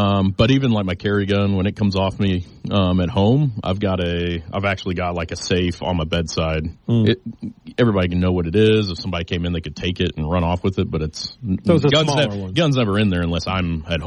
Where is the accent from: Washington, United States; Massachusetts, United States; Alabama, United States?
Alabama, United States; I grew up in Alabama. Everybody had their own hunting shotguns and rifles and all that.